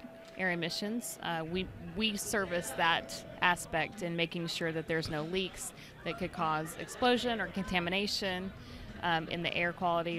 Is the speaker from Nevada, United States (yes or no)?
no; Tulsa, Oklahoma, United States; I'm from Tulsa, Oklahoma.